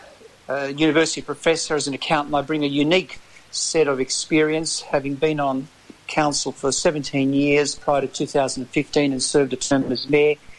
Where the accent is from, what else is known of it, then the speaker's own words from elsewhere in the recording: Geelong, Victoria, Australia; I've always lived in what's described now as Brownville. I was born and bred in Bell Park, Bellpost Hill. Did all my my schooling at Holy Family and North Geelong High in Separation Street. And then when we married, my wife and I, Paula, we moved to Bellpost Hill as well